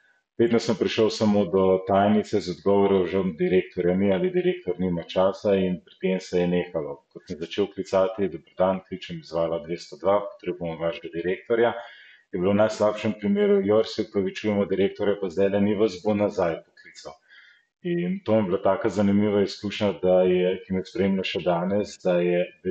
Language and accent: Slovenian; Kranj, Upper Carniola, Slovenia; Nekako v smislu, jaz sem iz Kranja, sem rekel